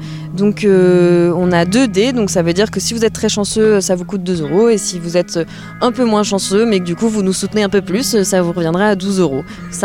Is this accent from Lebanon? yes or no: no; Rennes, Brittany, France; je suis avec Jérôme Corollaire. On est de Rennes.